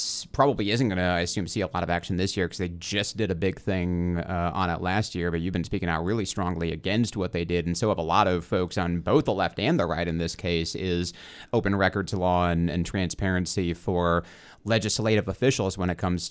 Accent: Michigan, United States; And so, I'm from Michigan.

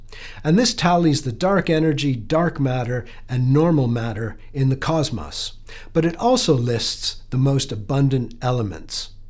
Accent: Canada; Well, yeah, maybe a hockey team in Canada, where I'm from, definitely.

